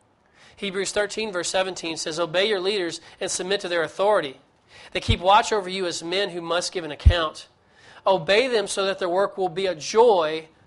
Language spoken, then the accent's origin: English; Tennessee, United States; I'm from Tennessee.